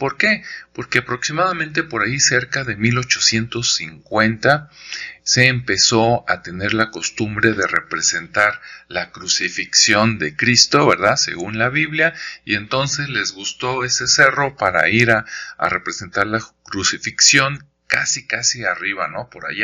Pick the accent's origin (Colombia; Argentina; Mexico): Mexico; Jalisco; yo soy de Jalisco y acá también se dan de manera silvestre